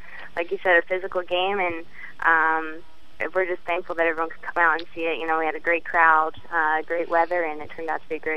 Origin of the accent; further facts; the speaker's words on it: Philadelphia, Pennsylvania, United States; And for me personally, Philly is my hometown, so I'm excited to go and play there.